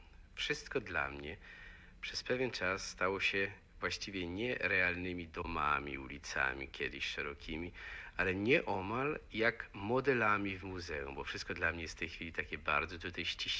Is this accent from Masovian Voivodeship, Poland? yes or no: no; Łódź, Łódź Voivodeship, Poland; moved away as an adult; now in United States; Wyjechałem z Łodzi w roku 1937 po skończeniu tutaj gimnazjum. Już jak rozpocząłem studia, to już było w Warszawie.